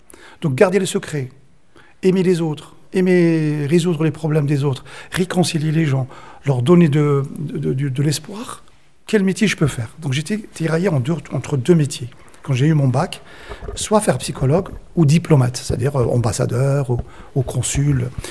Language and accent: French; Algeria; now in France; Quand j'étais enfant, dans mon quartier, moi, je viens d'Algérie, je viens d'un quartier populaire.